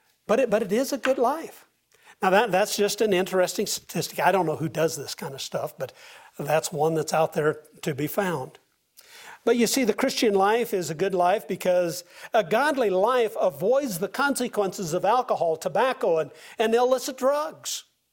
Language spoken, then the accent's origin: English; Nebraska, United States; Several years ago, the slogan for my home state was, Nebraska, the good life.